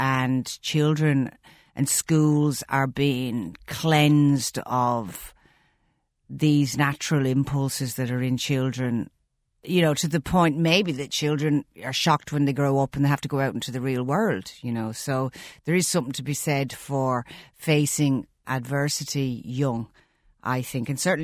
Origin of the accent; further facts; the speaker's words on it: Arklow, County Wicklow, Ireland; And I'm from Arklow. And Arklow was a very wealthy place.